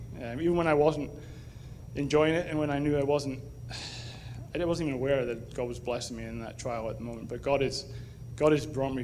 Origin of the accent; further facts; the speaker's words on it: Edinburgh, Scotland, United Kingdom; I'm from Edinburgh in Scotland, where I was born and raised. I was born into a Christian home.